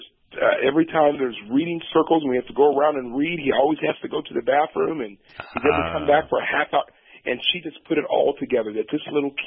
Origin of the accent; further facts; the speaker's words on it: Portland, Oregon, United States; born there; the first in, like I said, six generations born outside of the state of Louisiana.